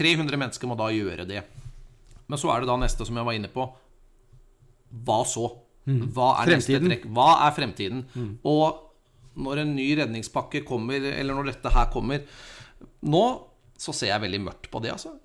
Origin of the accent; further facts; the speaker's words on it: Larvik, Vestfold, Norway; jeg er fra Larvik.